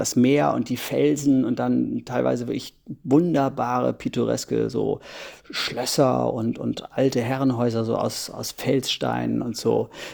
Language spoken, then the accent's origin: German; Germany; now in France; ich als Deutscher